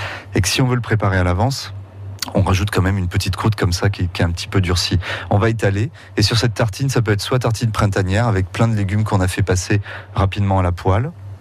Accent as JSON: {"language": "French", "region": "Nouvelle-Aquitaine", "country": "France", "said": "Moi je viens des Charentes, c'est brognon."}